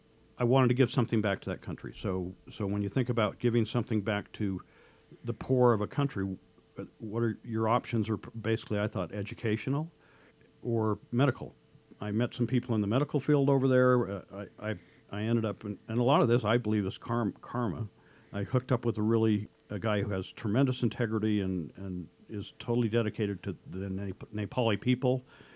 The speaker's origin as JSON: {"language": "English", "region": "Utah", "country": "United States", "tie": "born or raised there", "also_born_or_lived": "New York", "said": "I moved back to Utah in 1984"}